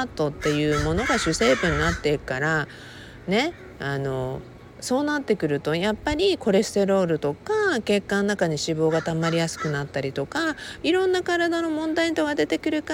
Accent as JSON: {"language": "Japanese", "region": "Okinawa", "country": "Japan", "tie": "born or raised there", "said": "沖縄生まれ沖縄育ちだから"}